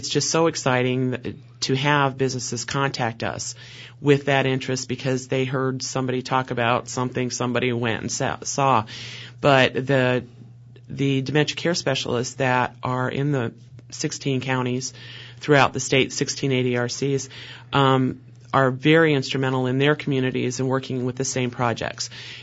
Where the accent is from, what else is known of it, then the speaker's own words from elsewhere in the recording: Stevens Point, Wisconsin, United States; Well, I'm from Stevens Point, and I can just speak for our community.